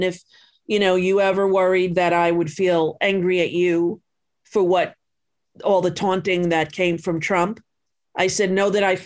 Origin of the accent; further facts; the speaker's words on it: New York, United States; we started talking about growing up on Long Island, about his family